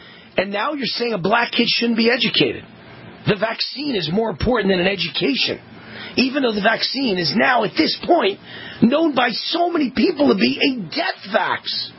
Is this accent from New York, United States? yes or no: yes; Mount Vernon, New York, United States; I grew up in Mount Vernon, New York. And the town was about 60% black.